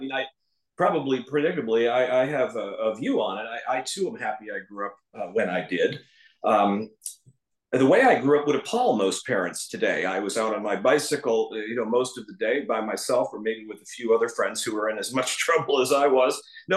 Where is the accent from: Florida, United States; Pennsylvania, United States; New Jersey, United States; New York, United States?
New York, United States; Buffalo; Growing up in Buffalo was delightful in almost every way.